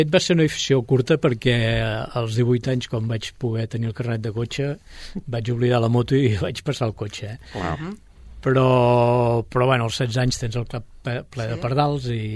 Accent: Barcelona, Catalonia, Spain; jo vaig néixer a Barcelona, perquè la meva família, tant per part de mare com de pare, vivien a Barcelona, a Sants, concretament. Soc de Sants

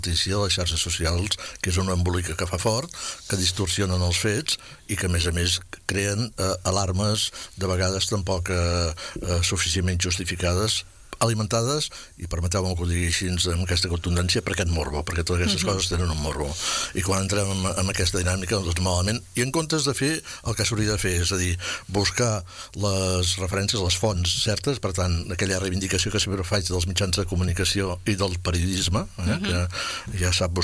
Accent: Sabadell, Catalonia, Spain; perquè soc de Sabadell.

